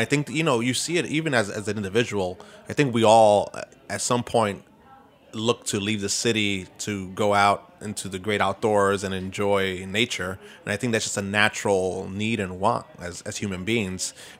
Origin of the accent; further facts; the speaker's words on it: East New York, New York, United States; I grew up, growing up in East New York, I was lucky enough to have parents that knew the importance of fresh fruits and vegetables.